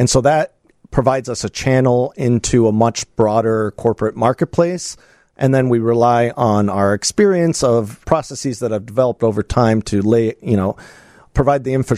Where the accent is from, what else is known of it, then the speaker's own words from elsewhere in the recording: Denver, Colorado, United States; now in Chicago, United States; I'm originally from Denver. I've kind of lived all over the world for many years. And I, like I said, moved here to Chicago 5 years ago.